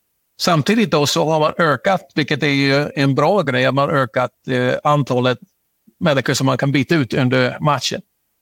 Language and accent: Swedish; United States; Ja, eftersom vi är amerikaner vet ju hur det amerikanska fotbollssystemet ser ut